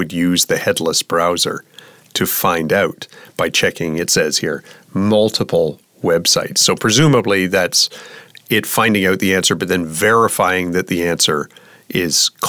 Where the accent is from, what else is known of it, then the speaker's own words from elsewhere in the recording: Canada; I am not super familiar with this, you know, as a Canadian.